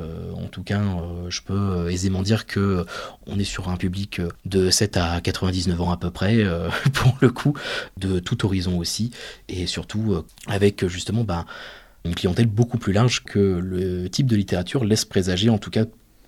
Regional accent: Arras, Hauts-de-France, France; vu que j'ai passé une grosse partie de mon enfance sur Arras.

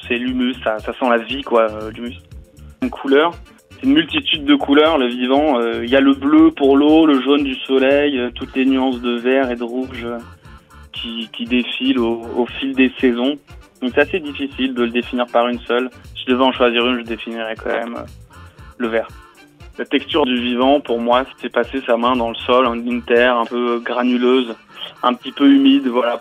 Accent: Bayonne, Nouvelle-Aquitaine, France; now in Paris, France; je suis né à Bayonne, je viens du sud-ouest. C'est une région que j'affectionne tout particulièrement, que j'ai quittée il y a quelques temps pour m'installer à Paris.

